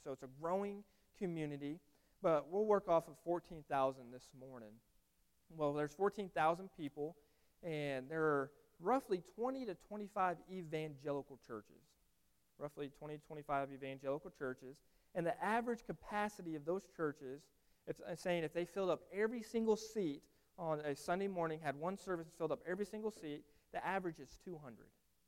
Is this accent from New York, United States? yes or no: no; Wellington, Kansas, United States; Growing up in Wellington, Kansas, a small community, it was the same thing.